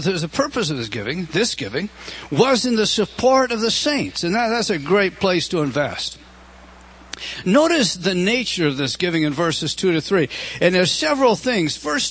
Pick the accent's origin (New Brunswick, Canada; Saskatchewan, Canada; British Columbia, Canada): British Columbia, Canada; I come from British Columbia originally, see?